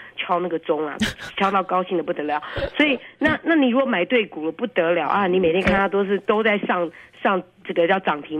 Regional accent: California, United States; 你们可能觉得我们加州人真可怜，因为我们现在州都欠钱啊。

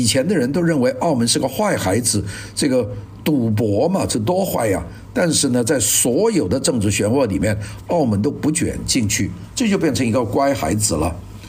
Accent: Guangdong, China

